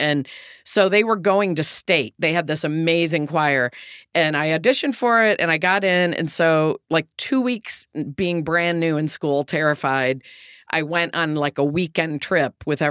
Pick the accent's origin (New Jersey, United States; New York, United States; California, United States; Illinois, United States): Illinois, United States; Joliet; I grew up in Joliet, Illinois, where the prison was, Stateville Penitentiary, but my birth was not related to the prison.